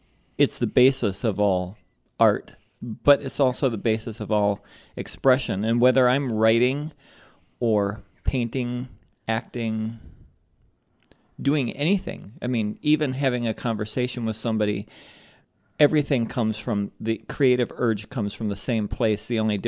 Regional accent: Liberia; also born or lived in Detroit, United States; was born in Detroit, so, I mean, you're never far from the Great Lakes in Michigan. I grew up in Liberia, right on the ocean, and then ended up here.

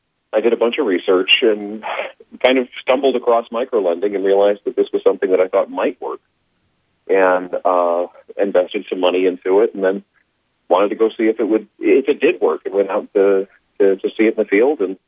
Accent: Ohio, United States; I grew up working class in Ohio.

